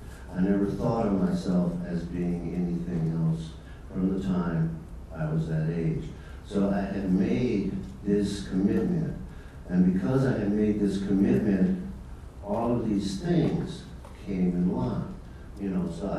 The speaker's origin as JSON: {"language": "English", "region": "Delaware", "country": "United States", "tie": "born or raised there", "said": "I grew up in Delaware, which is near Philadelphia."}